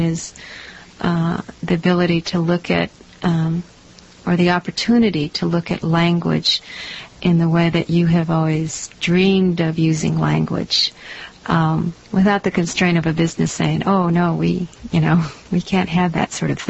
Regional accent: United States; even though I'm very American and I stood out like a sore thumb in China

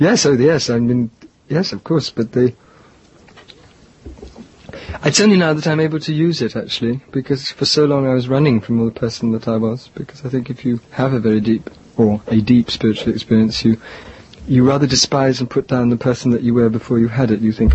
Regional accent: India; also born or lived in England; I was born in India. I spent my childhood in India. I went to private school in England for 10 Holocaustic years and then went to Oxford.

